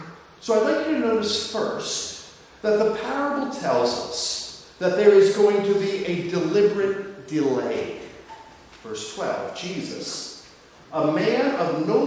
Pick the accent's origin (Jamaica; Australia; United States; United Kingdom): United Kingdom; St Andrews, Scotland; You can tell I'm from St. Andrews.